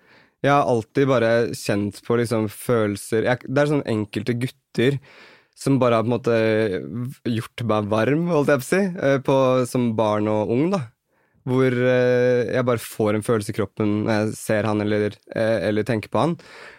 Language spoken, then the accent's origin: Norwegian; Kolbotn, Akershus, Norway; Vi dannet en dansegruppe på Kolbotten der jeg er fra.